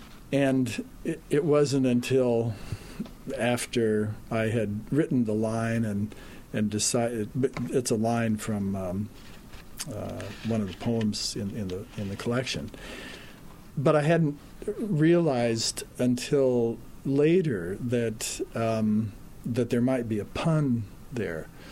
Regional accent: Nebraska, United States; I grew up in Nebraska, and the speech there is very slow, I think because there are so few people, and people enjoyed talking to each other.

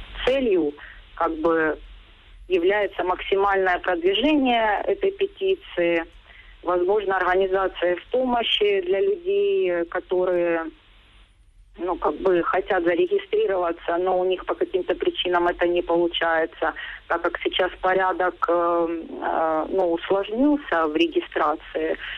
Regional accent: Donetsk, Donetsk Oblast, Ukraine; now in Dnipro, Ukraine; Вообще из Донецка. Uh-huh. То есть мы переселенцы из Донецка. Первым городом был Павлоград еще в 2014 году летом. А этим летом, в июле, мы переехали в Днепропетровск и обосновались в нем.

